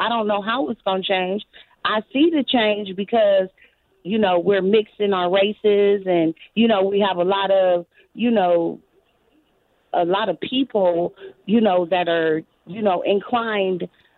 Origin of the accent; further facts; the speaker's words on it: Cleveland, Ohio, United States; like I said, I'm from Cleveland, Ohio.